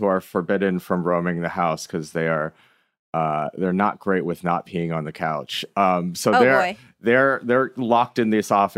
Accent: Michigan, United States; I am from Michigan, so that's not like entirely outside of the realm of possibility.

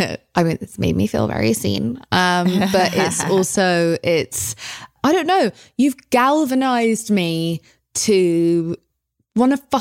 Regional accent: England, United Kingdom; moved away; especially as an English person coming here, just being like, how are we?

